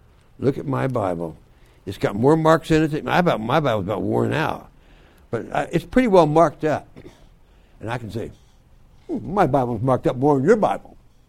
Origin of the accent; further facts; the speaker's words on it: Texas, United States; born there; Now, I have a confession to make. I was born in Texas. Now, it wasn't my idea, but my mother was there, and I wanted to be near her when I was born.